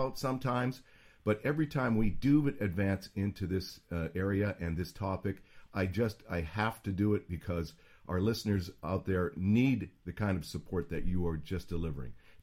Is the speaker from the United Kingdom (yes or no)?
no; Western Canada, Canada; born there; Both I was born in Western Canada